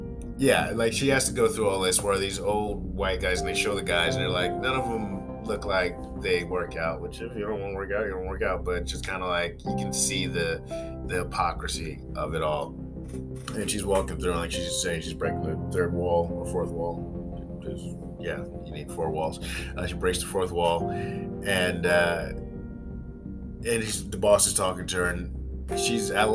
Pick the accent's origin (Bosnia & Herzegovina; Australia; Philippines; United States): United States; East Coast; and I'm from the East Coast